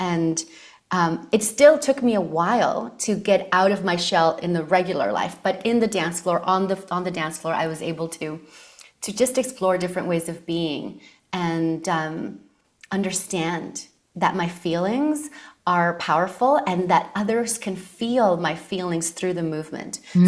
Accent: Argentina; I'm from a Latin background. And so dance is another way of babysitting in our countries. I'm from Argentina.

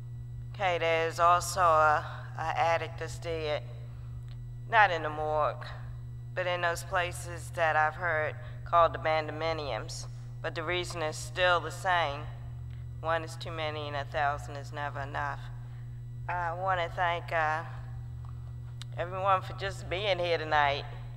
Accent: Baltimore, Maryland, United States; also born or lived in Fayetteville, North Carolina; I do need to let you know that I am from Baltimore, Maryland.

